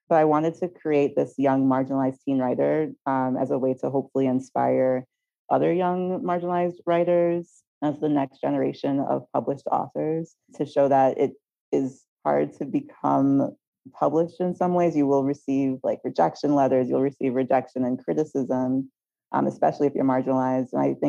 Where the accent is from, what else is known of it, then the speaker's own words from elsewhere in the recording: St. Thomas, U.S. Virgin Islands; also born or lived in New York / Philadelphia; now in Los Angeles, United States; I was born and raised in St. Thomas of the U.S. Virgin Islands. Before I moved around a bit, went to New York, went to Philly, and now I'm out in Los Angeles.